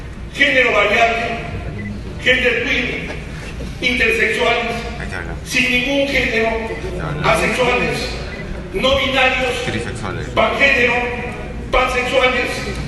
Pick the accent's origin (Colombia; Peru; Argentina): Peru; Nos preocupa como seres humanos, como peruanos, como padres de familia.